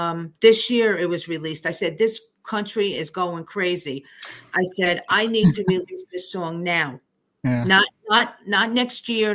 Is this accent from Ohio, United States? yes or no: no; New Jersey, United States; you know, I'm from Jersey. So we understand up there what happened during that.